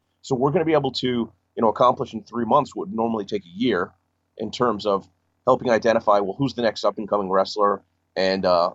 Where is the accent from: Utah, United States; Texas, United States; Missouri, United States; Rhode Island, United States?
Rhode Island, United States; Sure. I grew up in Rhode Island. I went to college at Emerson College in Boston, Massachusetts